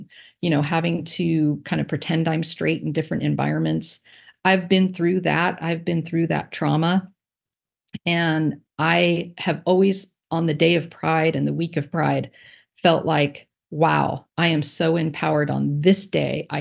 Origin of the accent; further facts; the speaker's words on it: Encinitas, California, United States; I grew up in Encinitas, kind of hometown girl